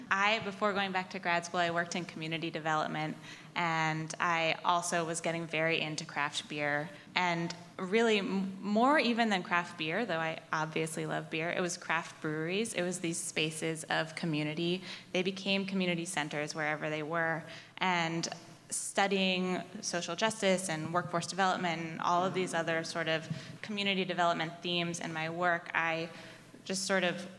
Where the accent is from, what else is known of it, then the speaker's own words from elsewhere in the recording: Philadelphia, Pennsylvania, United States; And I'm originally from Philly and wanted to come back here